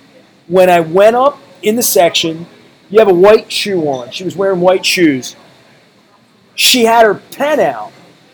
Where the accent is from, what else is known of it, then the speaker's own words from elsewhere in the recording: Dundalk, Maryland, United States; See, I didn't grow up all bougie in Randallstown like you. I grew up in Dundalk.